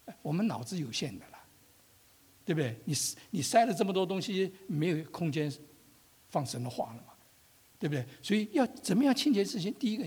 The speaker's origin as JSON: {"language": "Chinese", "country": "China", "said": "另外一个词呢，我们中国人也很吝啬用的，就是谢谢。"}